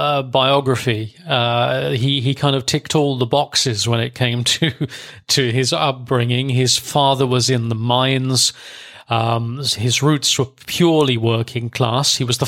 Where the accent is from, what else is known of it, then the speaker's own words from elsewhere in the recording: Germany; I was brought up in Germany from 1980. Honecker was a daily news item. I was in the West